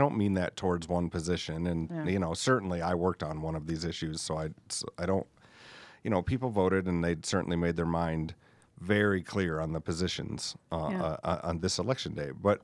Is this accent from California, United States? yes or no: no; South Dakota, United States; because we're all from South Dakota.